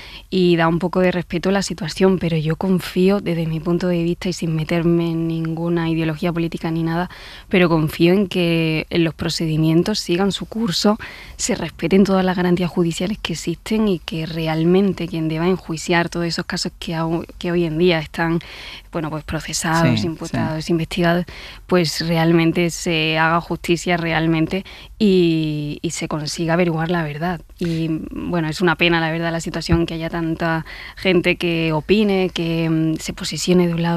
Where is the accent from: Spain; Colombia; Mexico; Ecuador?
Spain; Montilla, Andalusia; Yo soy de Córdoba, de Montilla, Córdoba.